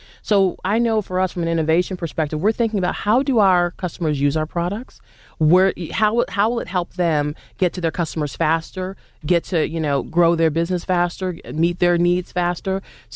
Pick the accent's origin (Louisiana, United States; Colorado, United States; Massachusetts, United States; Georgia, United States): Massachusetts, United States; Boston; I used to sing a lot at Fenway when I grew up in Boston.